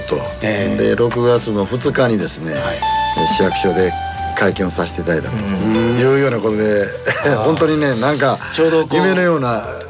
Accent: Osaka, Japan; born there; now in Sanda, Japan; それと私はもともと三田の生まれじゃなくて大阪の生まれで移ってきたんですけどね、27年間住んでですね

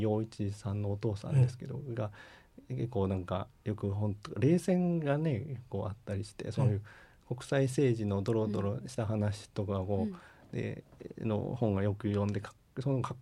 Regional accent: Himeji, Hyogo, Japan; 僕ね、姫路市です。姫路の鹿間。

